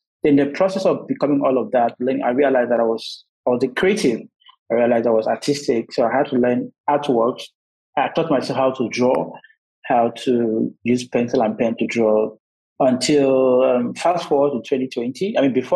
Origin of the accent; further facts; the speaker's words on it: Akwa Ibom, Nigeria; I was actually born and raised in Nigeria, in Akwa State to be precise. I'm from a family of four, with three siblings, including me, making it four.